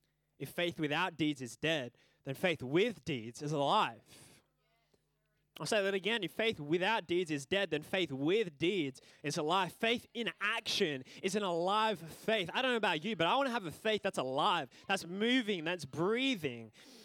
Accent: Tasmania, Australia; born there; I was born in Tasmania

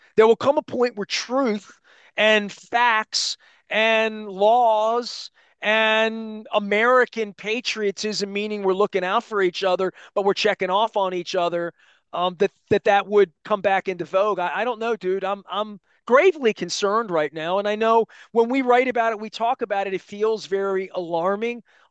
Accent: Venezuela; now in United States; I'm from Venezuela

